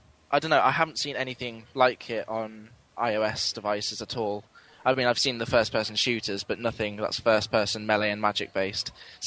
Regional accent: Cheltenham, South West England, United Kingdom; from Cheltenham.

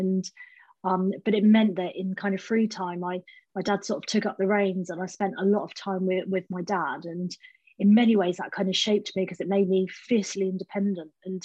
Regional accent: Southampton, South East England, United Kingdom; So, yeah, I was born and brought up in Southampton.

